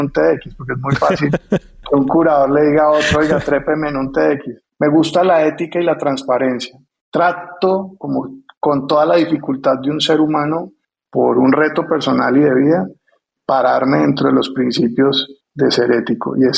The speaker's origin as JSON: {"language": "Spanish", "country": "Colombia", "said": "Somos colombianos y nos encanta echar paja."}